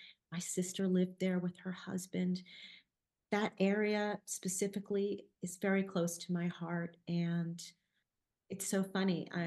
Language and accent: English; New York, United States; when I think about the lifestyle of growing up on Long Island and how that influenced me, I spent a lot of time in the woods, by the water, swimming, daydreaming, hanging out in trees